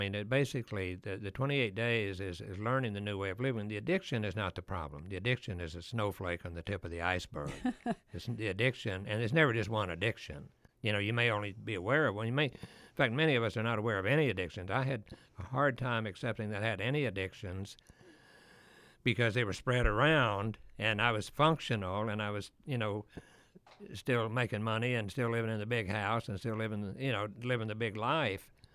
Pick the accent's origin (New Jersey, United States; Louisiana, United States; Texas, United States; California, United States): Texas, United States; I'm saying if you grew up in where I grew up in Texas and what they were teaching